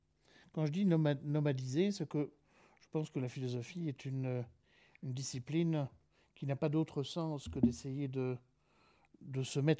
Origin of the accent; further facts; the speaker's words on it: Belgium; je viens de Belgique, hein, nul n'est parfait, je suis philosophe nomade.